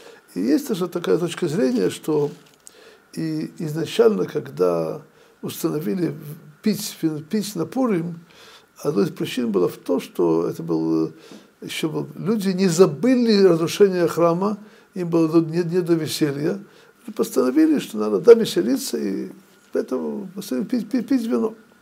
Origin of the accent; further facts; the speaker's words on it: Odesa, Odesa Oblast, Ukraine; also born or lived in Russia; now in Jerusalem, Israel; Я родом из Одессы, жил немножко в России 2,5 года, но в основном жил на Украине.